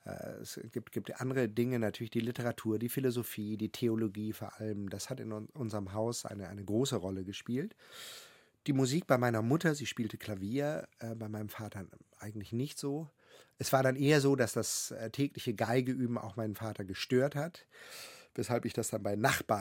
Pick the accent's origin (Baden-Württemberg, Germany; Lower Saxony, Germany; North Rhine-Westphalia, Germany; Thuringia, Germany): Lower Saxony, Germany; Wilhelmshaven; Ich war, glaube ich, noch keine 10 in meiner Heimatstadt Wilhelmshaven